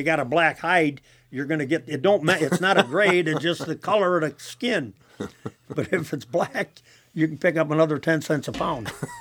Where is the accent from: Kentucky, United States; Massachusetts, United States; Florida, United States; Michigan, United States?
Michigan, United States; Homer; from Homer, Michigan. I live out here north of Homer on the Cook's Prairie.